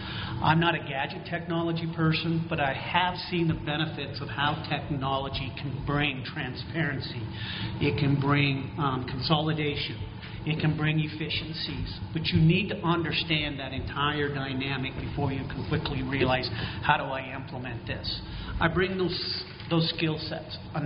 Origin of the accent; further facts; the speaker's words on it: Buffalo, New York, United States; I grew up in Buffalo from third grade on. … are my parents